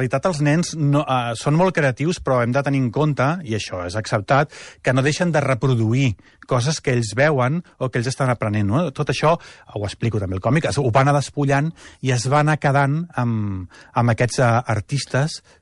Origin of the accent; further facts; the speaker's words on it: Martorell, Catalonia, Spain; el meu poble Martorell, el meu poble natal, sí.